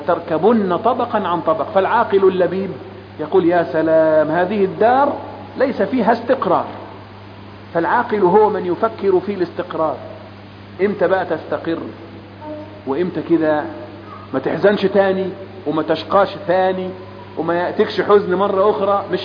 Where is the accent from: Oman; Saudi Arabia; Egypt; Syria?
Egypt; Upper Egypt; تذهب للناس اللي عندنا في الصعيد